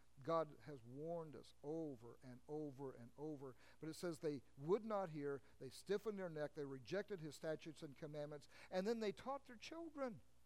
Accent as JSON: {"language": "English", "country": "United States", "said": "I am of German descent, but I don't celebrate German holidays because I'm an American."}